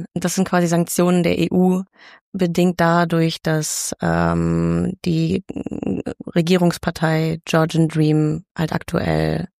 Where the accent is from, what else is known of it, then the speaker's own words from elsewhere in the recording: Düsseldorf, North Rhine-Westphalia, Germany; Ich war auch an der Kunstakademie in Düsseldorf angenommen, aber hatte dann doch den Impuls, okay, ich kann nicht in meiner Heimatstadt studieren, ich muss hier raus.